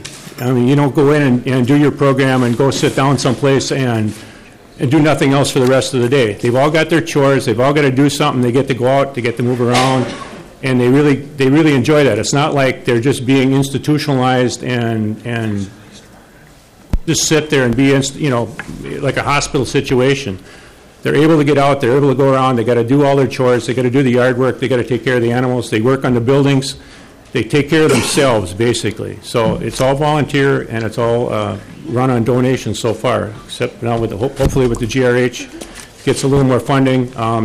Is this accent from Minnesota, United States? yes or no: yes; St. Cloud, Minnesota, United States; I'm from St. Cloud.